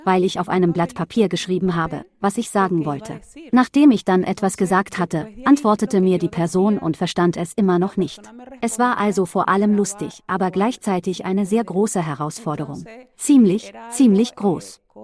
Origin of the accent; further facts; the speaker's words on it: Venezuela; German is a second language; now in Leipzig, Germany; Ich komme aus Venezuela. Ich lebe schon seit etwa 2,5 Jahren hier in Deutschland, in Leipzig.